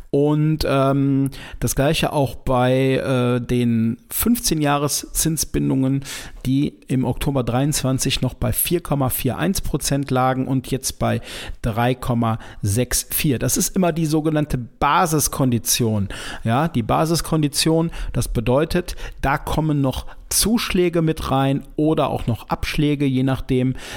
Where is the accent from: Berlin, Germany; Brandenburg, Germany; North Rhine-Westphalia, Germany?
North Rhine-Westphalia, Germany; hier bei uns in den Ballungsgebieten, Köln, Düsseldorf, das ist ja, wo ich herkomme